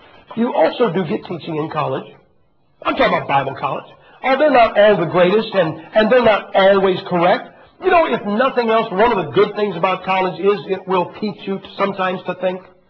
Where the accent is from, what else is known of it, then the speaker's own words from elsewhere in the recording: United Kingdom; I'm not an American. I mean, a Brit, man.